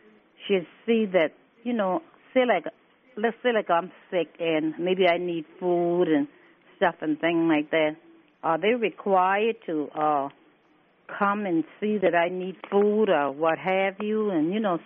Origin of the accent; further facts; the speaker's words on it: Connecticut, United States; I'm here visiting from Connecticut with my sister, and I really enjoy, you know, this.